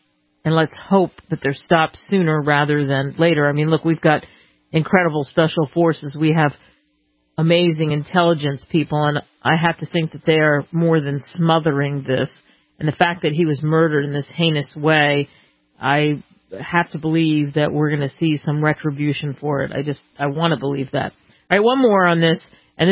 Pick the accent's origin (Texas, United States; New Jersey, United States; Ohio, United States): New Jersey, United States; Cherry Hill; also born or lived in Queens, New York; I grew up somewhat in Queens, and then my family, I think when I was, I guess we were like six, I was six, we moved to South Jersey to a place called Cherry Hill